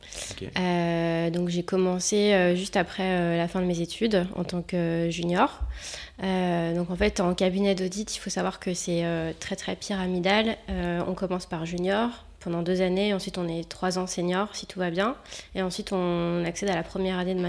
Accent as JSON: {"language": "French", "town": "Lyon", "region": "Auvergne-Rhône-Alpes", "country": "France", "said": "j'ai 32 ans, je suis de Lyon"}